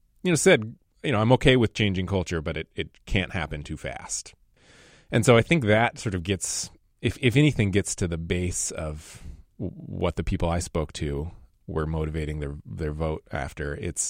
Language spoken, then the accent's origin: English; Seattle, Washington, United States; Every time I would tell someone I'm from Seattle, you'd get this little eye roll